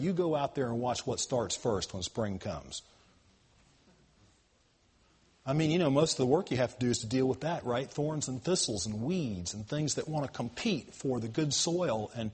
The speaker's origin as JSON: {"language": "English", "region": "the South", "country": "United States", "tie": "born or raised there", "said": "Now, you know, I grew up in the South"}